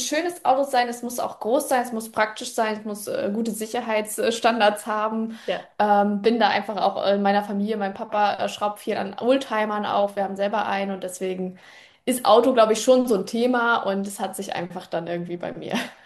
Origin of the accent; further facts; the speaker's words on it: Usedom, Mecklenburg-Vorpommern, Germany; Und ich bin Inselkind. Ich komme von der Insel Usedom. Ich bin am Ostseestrand groß geworden. Ich habe viel Zeit am Ostseestrand verbracht. Ich kenne die Region